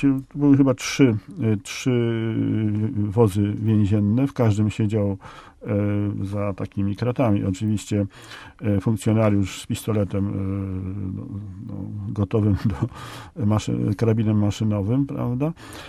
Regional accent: Pomeranian Voivodeship, Poland; Ja jestem też Kaszubą, tyle tylko, że z południa

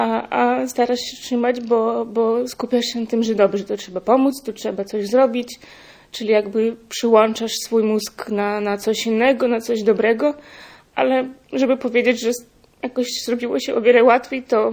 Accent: Ukraine; Polish is a second language; Naprawdę było widać tą pomoc i było widać, no, że nie jesteśmy, czyli Ukraińcy sami.

